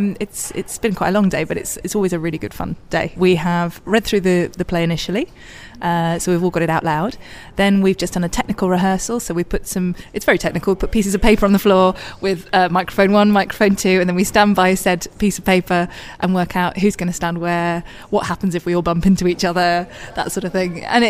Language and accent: English; Birmingham, West Midlands, United Kingdom; I'm from Birmingham myself. So it was really nice to do that about the history of where I'm from.